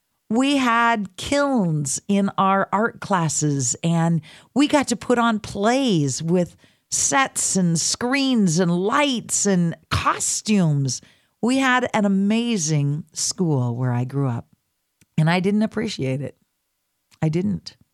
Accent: Reedsport, Oregon, United States; a living legend from my hometown of Reedsport, Oregon, on the phone with me.

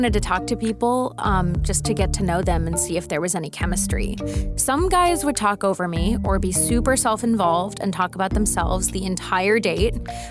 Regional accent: United States; it may not seem like a huge difference because we're both Indian, but it's basically like dating someone from a foreign country. I mean, I grew up American on McDonald's Happy Meals.

